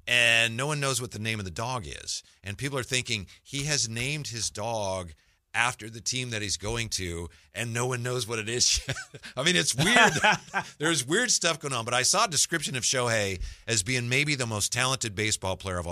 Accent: Vallejo, California, United States; The Bay Area, I've probably spent more time there than you have. I'm from Vallejo.

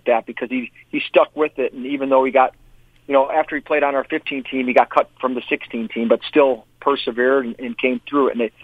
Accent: Chicago, Illinois, United States; I was from Chicago. I am from Chicago, and I left home at, you know, my senior year in high school to play in the USHL

